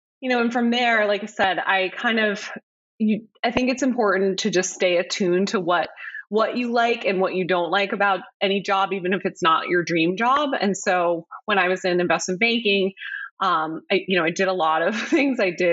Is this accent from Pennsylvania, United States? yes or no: yes; Pennsylvania, United States; I grew up outside of Philadelphia and was always, you know, a pretty active kid, both in academics and in sports